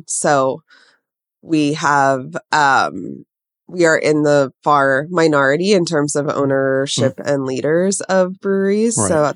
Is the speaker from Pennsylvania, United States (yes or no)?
yes; Pennsylvania, United States; My path to beer is a little circuitous. I grew up in Pennsylvania, but both my parents are New Yorkers, and they both worked in hospitality when they were in their 20s and 30s.